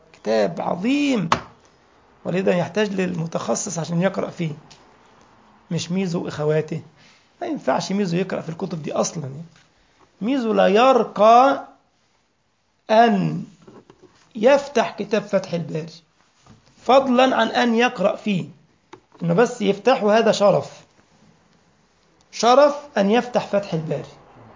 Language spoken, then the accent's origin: Arabic; Egypt; بولاق دي منطقة عندنا في مصر يا شيخ أحمد.